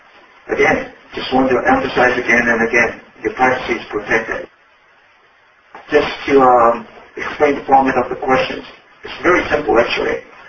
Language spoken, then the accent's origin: English; Hong Kong; born there; also born or lived in Canada / United Kingdom; Actually, I was born in Hong Kong.